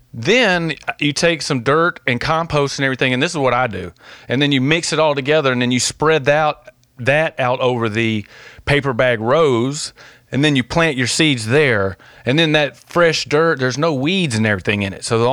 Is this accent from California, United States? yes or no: no; Alabama, United States; Because I'm from Alabama, and apparently I just can't stop digging and playing with dirt, apparently.